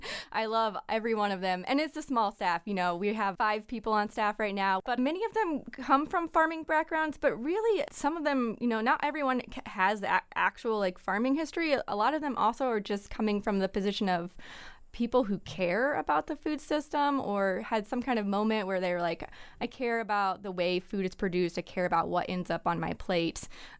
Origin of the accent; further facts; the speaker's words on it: Elkhart, Illinois, United States; I was born and raised in Elkhart, Illinois. My parents and most of my extended family are farmers, so I was raised on a fourth-generation corn and soybean farm.